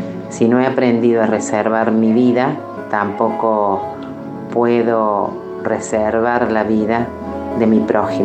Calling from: Río Cuarto, Córdoba, Argentina; de Río Cuarto.

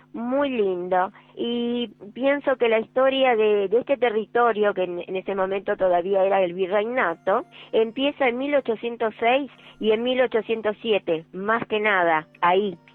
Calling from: Buenos Aires Province, Argentina; del Gran Buenos Aires

